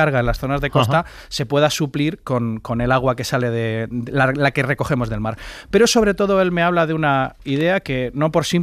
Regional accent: Spain; que afectó a mi tierra, al sureste, que fue también tremenda.

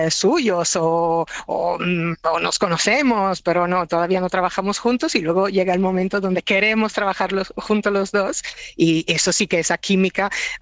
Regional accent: Italy; Spanish is a second language; now in Spain; yo soy italiana, pero como agente siempre he trabajado en España

